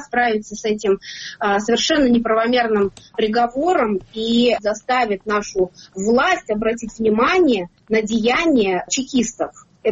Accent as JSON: {"language": "Russian", "country": "Kazakhstan", "said": "Я хоть и из Казахстана, но извините меня, я родилась в те годы."}